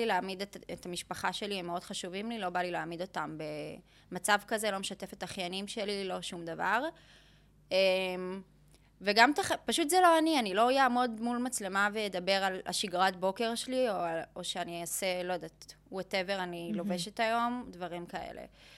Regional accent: Jerusalem, Jerusalem District, Israel; חד משמעית לא, גדלתי בבית מרוקאי, את יודעת ירושלמי כזה, של משפחה רגילה, כאילו מסורתית

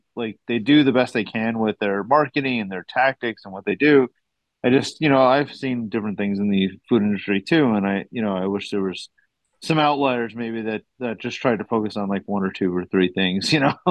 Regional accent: New York City, New York, United States; I grew up in the Bronx, and I drove by this pizza place that my parents always took me to, and it's still there. Like, I'm 40 now.

